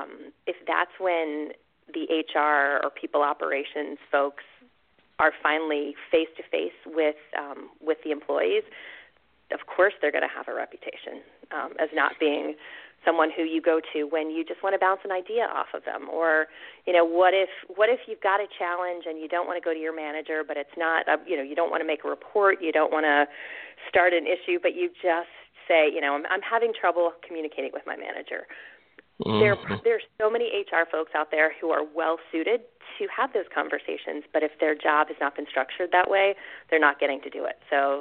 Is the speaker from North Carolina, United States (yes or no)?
yes; North Carolina, United States; also born or lived in New York; now in Philadelphia, United States; I'm actually from the South. So I've lived in just about every southern state, but went to high school and my first part of college in North Carolina. So it's probably just easier to say I am a North Carolinian.